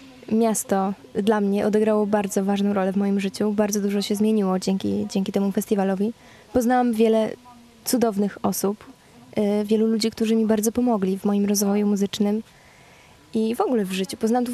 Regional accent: Krupski Młyn, Silesian Voivodeship, Poland; Pochodzę z Krupskiego Młyna.

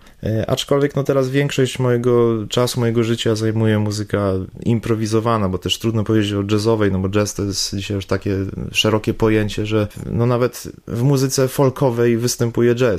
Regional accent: Zakopane, Lesser Poland, Poland; pochodzę z Zakopanego, jestem z tą muzyką osłuchany

